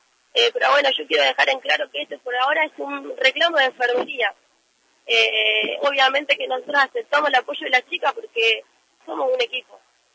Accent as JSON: {"language": "Spanish", "region": "La Pampa", "country": "Argentina", "said": "yo soy de La Pampa y me vine a estudiar y a buscar un futuro."}